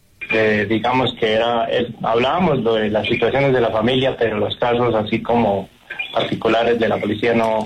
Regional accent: Cómbita, Boyacá, Colombia; De Cómbita, Boyacá.

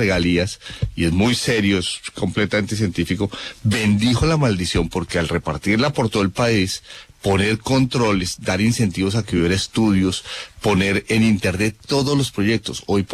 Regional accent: Bogotá, Colombia; born there; y nosotros nacimos en Bogotá

